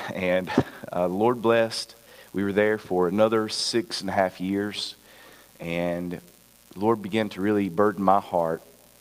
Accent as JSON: {"language": "English", "region": "North Carolina", "country": "United States", "said": "And I come from basketball land myself. I come from North Carolina. And I am a Tar Heel fan, so don't hold that against me."}